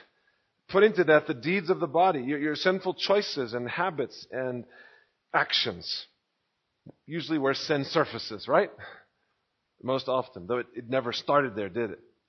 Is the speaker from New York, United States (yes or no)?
no; Texas, United States; This is growing up in Texas.